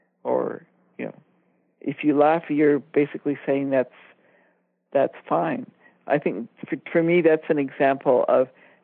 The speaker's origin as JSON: {"language": "English", "country": "India", "tie": "born or raised there", "said": "a repeated situation that I was in as a young person growing up in India"}